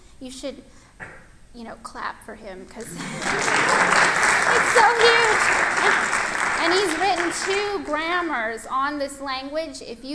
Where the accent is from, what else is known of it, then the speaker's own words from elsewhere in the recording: United States; also born or lived in England / Mali; are American, and I hold an American passport. I can say that I am American.